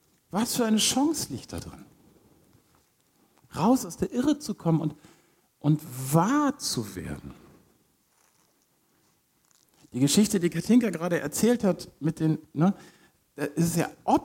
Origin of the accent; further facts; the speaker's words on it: Schleswig-Holstein, Germany; Ich komme aus Nordfriesland, da wo die Bäume so wachsen, damit sie es schaffen.